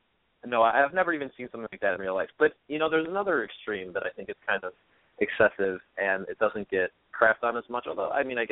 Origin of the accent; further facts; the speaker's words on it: Detroit, Michigan, United States; also born or lived in Chicago; I grew up in Detroit, Michigan. I go back to Detroit frequently. I was born in Chicago.